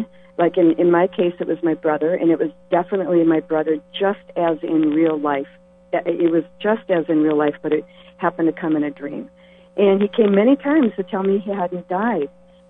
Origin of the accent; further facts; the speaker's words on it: Eau Claire, Wisconsin, United States; I grew up in Eau Claire, Wisconsin.